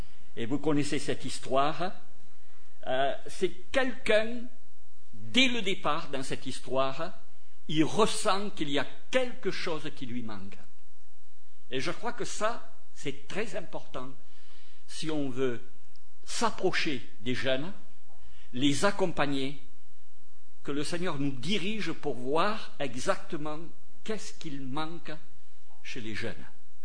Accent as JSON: {"language": "French", "town": "Toulouse", "region": "Occitanie", "country": "France", "said": "Vous savez que je viens du fin fond de Toulouse"}